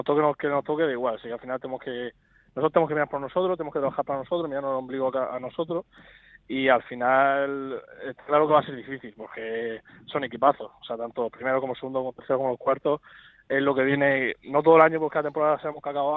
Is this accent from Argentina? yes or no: no; Region of Murcia, Spain; igualmente con Murcia, con el escudo, llevamos, soy murcianista, hasta lo que más llevo en el corazón es mi tierra, ¿sabes?